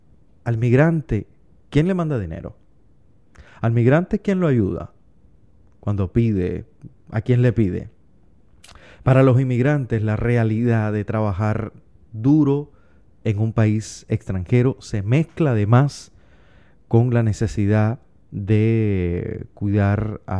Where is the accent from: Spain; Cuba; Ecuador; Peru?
Cuba; now in New York, United States; incluyendo el nuestro, el mío, Cuba. Como migrante cubano que soy, aquí en la ciudad de Nueva York